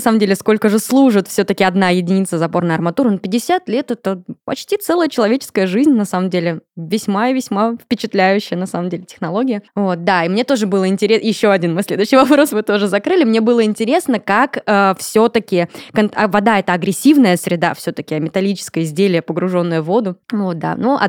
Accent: Chelyabinsk, Chelyabinsk Oblast, Russia; now in Krasnodar, Russia; я родом, вот сейчас я вещаю из Краснодара солнечного, но вообще я родом из Челябинска, и там достаточно холодный климат

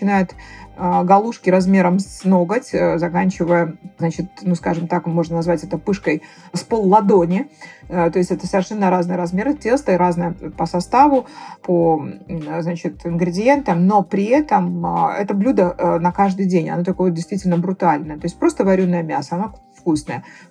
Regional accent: Makhachkala, Dagestan, Russia; несмотря на то, что я родилась и живу в Махачкале долгие годы

